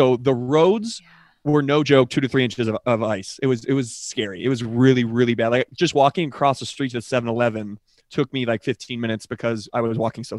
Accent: Colorado, United States; I was like, I'm fine. I'm from Colorado.

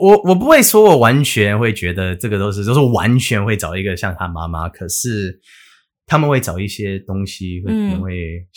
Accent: United States; Chinese is a second language; 我们美国人也是会说

